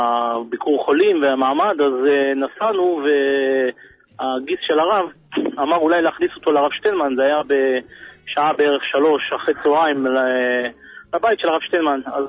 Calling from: North, Israel; אני מהצפון

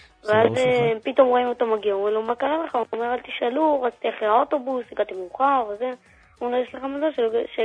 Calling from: Tel Aviv, Tel Aviv District, Israel

